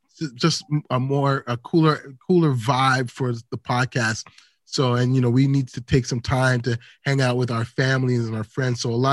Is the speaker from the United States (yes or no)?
no; Guyana; also born or lived in Edmonton, Canada; I was like, I'm actually Guyanese, but I still rap for you g